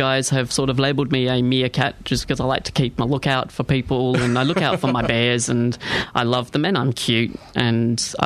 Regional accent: Colac, Victoria, Australia; I think growing up in Colac had its moments of being hellish, but quite fun at the same time.

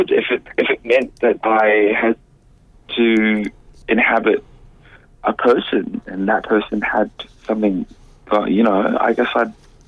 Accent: Hawaii, United States; I'm from the Big Island, but there's a little bit of mix in there.

